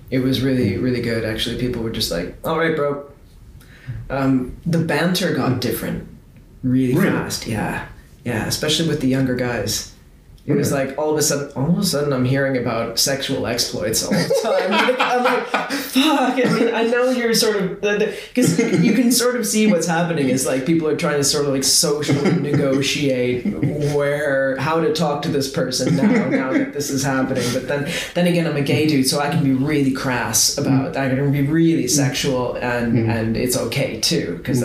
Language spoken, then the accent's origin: English; Canada; because if I say I'm from Canada, sometimes people take that as a punchline.